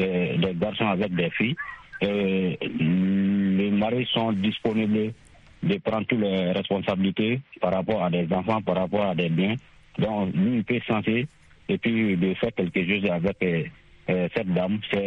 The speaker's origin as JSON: {"language": "French", "town": "Sonikeni", "country": "Mali", "tie": "born or raised there", "said": "Chez nous, ici, au Mali, surtout dans mon village natal à Sonikeni"}